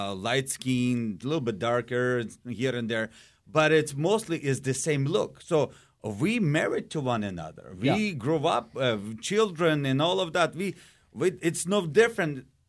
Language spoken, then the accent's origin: English; Ukraine; We grew up in Ukraine. We speak, they make us to learn Russian.